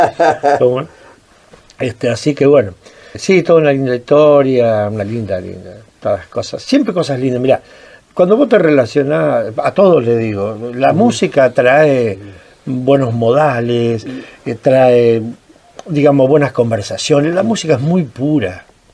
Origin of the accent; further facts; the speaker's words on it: Vila, Santa Fe, Argentina; born there; Nací en Vila, sí.